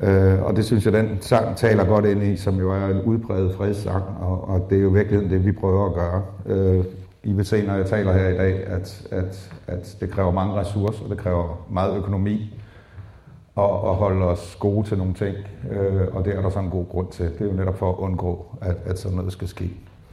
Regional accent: Esbjerg, Region of Southern Denmark, Denmark; Jeg er født og opvokset i Esbjerg, så ikke så langt herfra.

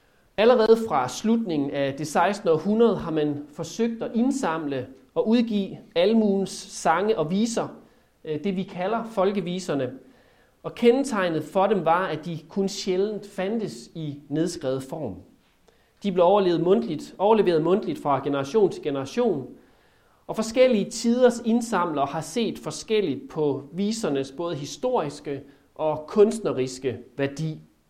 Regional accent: Central Denmark Region, Denmark; Nu er vi jo vestjyder, så det er på en moderat måde her ved os

